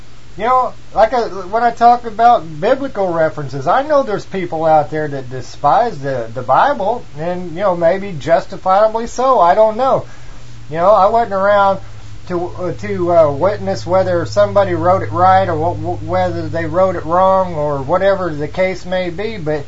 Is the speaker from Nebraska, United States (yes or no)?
no; Missouri, United States; Well, I'll tell you what, I'm from Missouri, okay, and I don't have that high-tech terminology that a lot of people want to hear